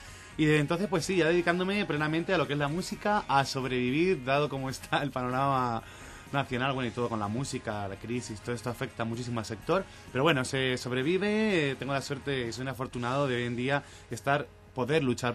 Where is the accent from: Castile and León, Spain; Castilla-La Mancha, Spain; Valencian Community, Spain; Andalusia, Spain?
Castilla-La Mancha, Spain; Almansa; Yo era profesor de autoescuela en Almansa, en mi ciudad natal